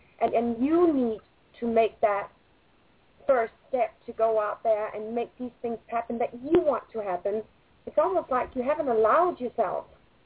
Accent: Denmark; moved away as an adult; now in Los Angeles, United States; I am originally from Denmark. I've lived the past, I'd say, 12 to 13 years in Los Angeles in the West Hollywood, Beverly Hills area.

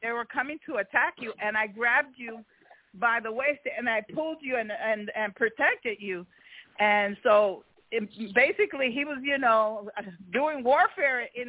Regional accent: New York, United States; There was a season where, because I'm from New York, the Haitians would sell some of their stuff

